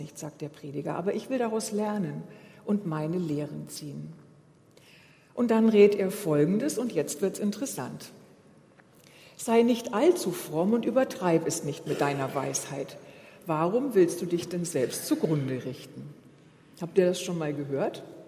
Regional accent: Baden-Württemberg, Germany; ich komme aus dem Schwabenland, da ist es einem in die Wiege gelegt, dass man seine Groschen zusammenhält.

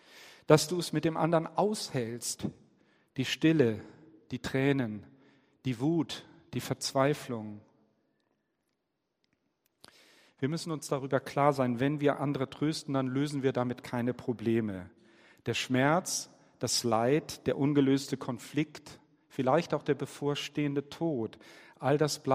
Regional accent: Hamburg, Germany; Hamburg ist meine Geburtsstadt und ich bin mit dem Verein groß geworden.

